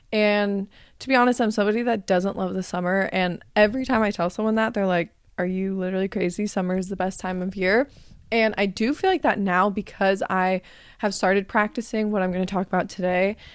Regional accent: Arizona, United States; I grew up in Arizona, so it's extremely hot and you just don't really do much in the summertime in Arizona.

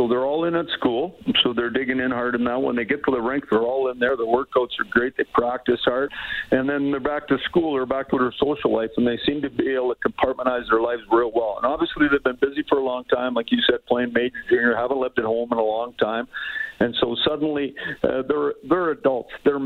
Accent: Saskatoon, Saskatchewan, Canada; I grew up in Saskatoon. It's fun to be back.

